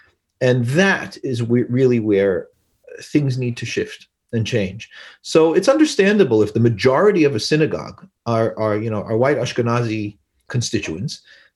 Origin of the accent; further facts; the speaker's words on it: Los Angeles, California, United States; also born or lived in New York; as a Sephardi Jew growing up, I mean, I grew up in Los Angeles and then lived in New York